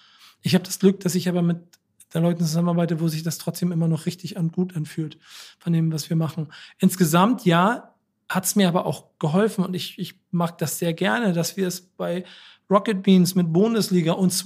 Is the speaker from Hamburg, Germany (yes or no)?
yes; Hamburg, Germany; ich bin Hamburger und St. Pauli ist schon immer meine Stadt.